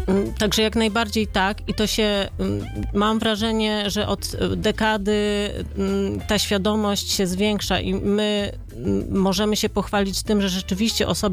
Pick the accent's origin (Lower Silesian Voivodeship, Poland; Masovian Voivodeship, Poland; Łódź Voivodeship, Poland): Lower Silesian Voivodeship, Poland; Wrocław; bo Wrocław kochamy, jesteśmy z Wrocławia i z Wrocławia nie opuszczamy.